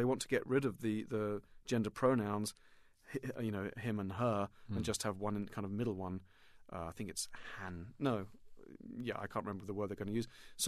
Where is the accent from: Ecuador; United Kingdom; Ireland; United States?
United Kingdom; England; I'm an Englishman, we have this weird kind of manners and all that kind of stuff.